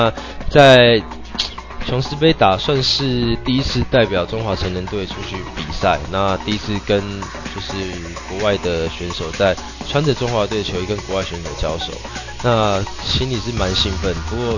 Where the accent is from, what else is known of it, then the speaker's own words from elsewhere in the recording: Taiwan; 就是身为台湾人，我也觉得替他们感到光荣